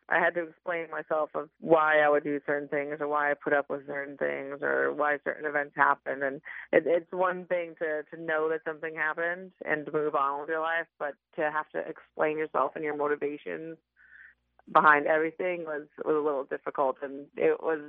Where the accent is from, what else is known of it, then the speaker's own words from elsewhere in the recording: North Dakota, United States; And I grew up in North Dakota